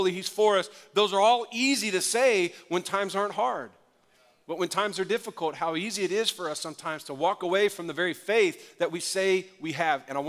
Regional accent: New Orleans, Louisiana, United States; natural disasters in places like my hometown, New Orleans, with Hurricane Katrina or other events

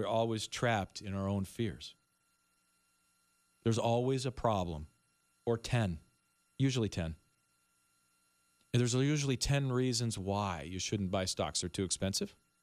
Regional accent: United States; born there

